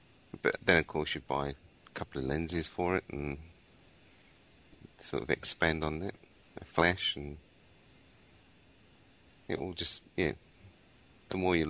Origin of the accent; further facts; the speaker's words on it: North West England, United Kingdom; now in Australia; I'm originally from Lancashire in England, which is, unfortunately, they've changed the boundary and it's now in Cheshire, but when I was there, it was in Lancashire, near Liverpool and Manchester, a little place called Warrington. And I've lost a lot of my accent.